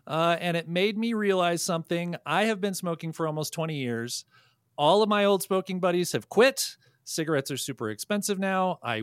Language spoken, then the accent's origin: English; New Mexico, United States; I'm from New Mexico, so I would ask them to go to Blake's Lotaburger, the local fave in New Mexico